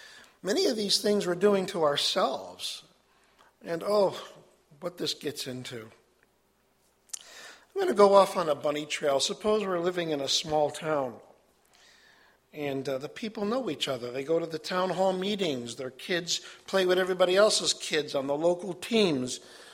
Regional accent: Chicago, Illinois, United States; Now remember, I'm kind of tainted by being raised in the big city of Chicago. I tell people, I'm from Chicago.

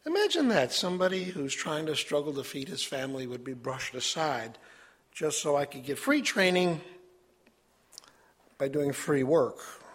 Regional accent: Chicago, Illinois, United States; Now remember, I'm kind of tainted by being raised in the big city of Chicago. I tell people, I'm from Chicago.

